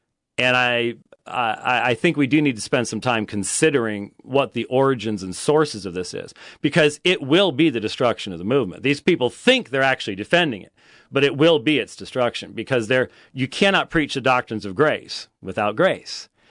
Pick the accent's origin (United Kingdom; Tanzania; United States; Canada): United States; Phoenix, Arizona; I'm from Phoenix, and so that's ice, things like that.